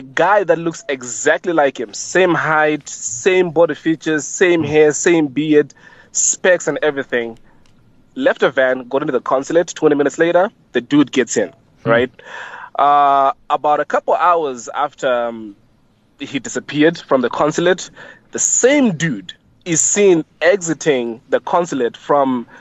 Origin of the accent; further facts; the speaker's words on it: Zimbabwe; I'm from Zim